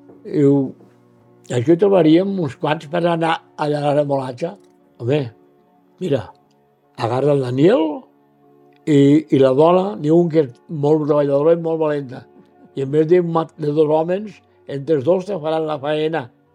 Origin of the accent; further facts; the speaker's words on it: Paüls, Catalonia, Spain; Vaig néixer el dia 3 de novembre de l'any 1930. Vaig néixer al Regès. I diuen que jo m'estava morint de gana. Al veure que m'estava morint, van agarrar ma padrina. Diu, perquè diuen que a Paúls hi ha una dida. I a peu se'm van anar a Paúls.